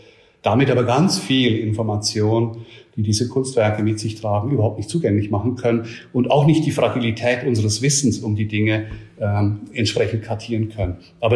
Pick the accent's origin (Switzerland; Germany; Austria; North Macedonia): Switzerland; als Schweizer bin ich eigentlich auch eine Idealbesetzung, weil ich nicht Deutscher aus dem deutschen Sprachraum komme.